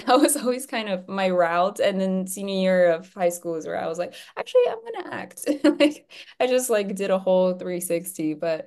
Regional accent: Beijing, China; English is a second language; also born or lived in Poland; Well, I was born in Poland. My mom is Polish and my dad is Chinese. I was born there, but I grew up in Beijing all my life.

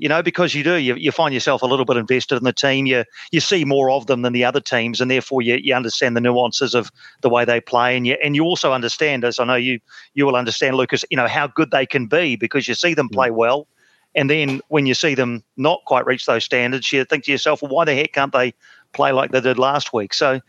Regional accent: New Zealand; I'm a Kiwi after all.

